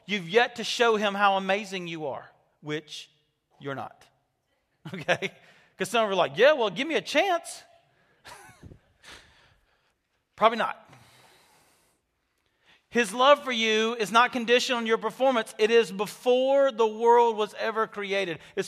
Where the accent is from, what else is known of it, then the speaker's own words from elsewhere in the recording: United States; I'm an American. I want to make my choices.